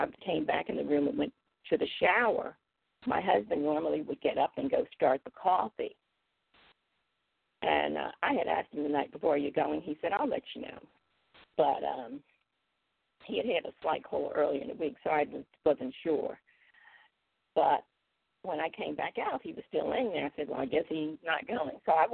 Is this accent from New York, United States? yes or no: no; Philadelphia, Pennsylvania, United States; moved away as an adult; now in Maryland, United States; And although I was born and raised in Philadelphia for the last 35 years, I've been living in Maryland.